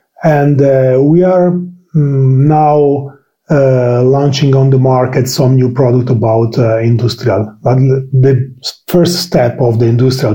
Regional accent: Rubiera, Emilia-Romagna, Italy; English is a second language; I am from Rubiera, close to Modena, a small town close to Modena.

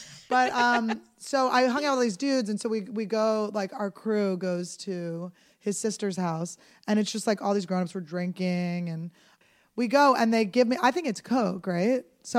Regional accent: Philadelphia, Pennsylvania, United States; Or no, we were in Manayunk in Philadelphia. I grew up in Philadelphia.

